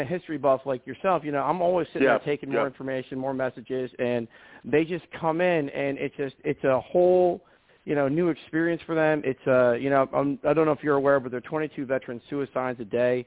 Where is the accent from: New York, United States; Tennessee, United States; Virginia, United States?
New York, United States; Chatham; No, I was actually born in a little town south of Albany called Chatham, New York, in Columbia County.